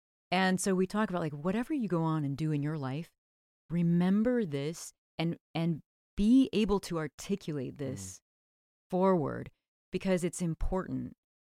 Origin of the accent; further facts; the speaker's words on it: Ohio, United States; I mean, I grew up in Ohio … all of that.